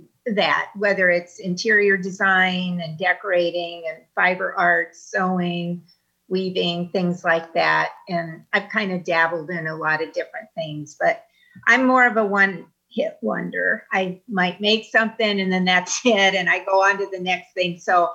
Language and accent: English; New Carlisle, Indiana, United States; also born or lived in Michigan City; I am pretty much a small town girl, so I grew up in New Carlisle. Actually moved to Michigan City in my eighth grade year, so that was kind of a culture shock going from small town New Carlisle to Michigan City in the 70s